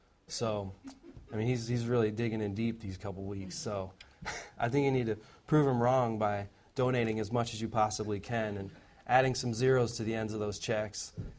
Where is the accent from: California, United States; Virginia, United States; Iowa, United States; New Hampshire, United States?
Iowa, United States; I'm originally from Iowa, but, you know, I'm also a Christian